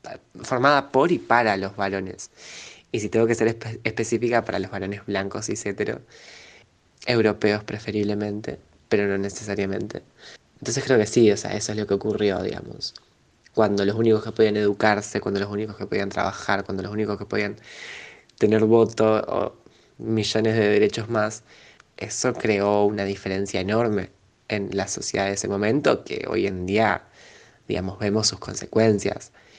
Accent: Rosario, Santa Fe, Argentina; tengo 16 años, soy de Rosario

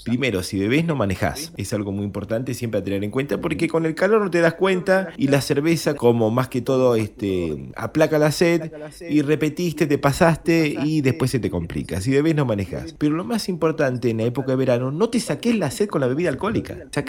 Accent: Argentina; como buenos argentinos

